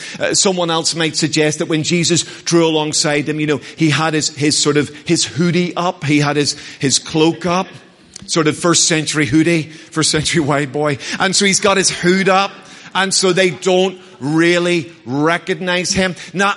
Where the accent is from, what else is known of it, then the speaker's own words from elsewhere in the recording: Belfast, Northern Ireland, United Kingdom; when I was growing up in Belfast, before the days of washing machines and tumble dryers